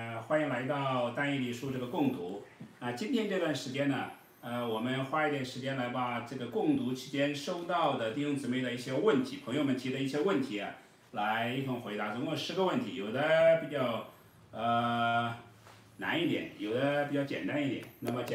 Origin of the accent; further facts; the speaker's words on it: China; 比如说我们中国人比较熟悉的贞观之治啊、文景之治啊